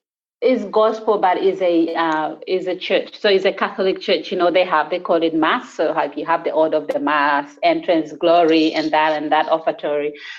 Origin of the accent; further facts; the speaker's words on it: Sydney, New South Wales, Australia; I said I'm from Western Sydney.